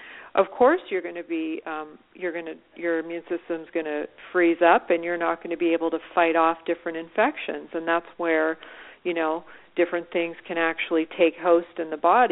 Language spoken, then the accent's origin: English; Canada; I'm from Canada, and we have Thanksgiving. It's the second Monday of October.